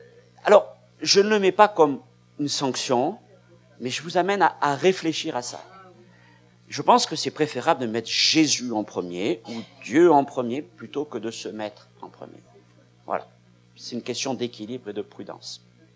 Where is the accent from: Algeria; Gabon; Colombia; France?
France; Ça, c'est difficile quand on est français, parce que d'habitude, on retient ce qui n'est pas bon.